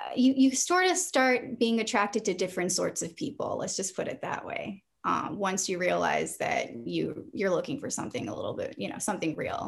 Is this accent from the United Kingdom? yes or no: no; France; now in Los Angeles, United States; I'm actually originally from France.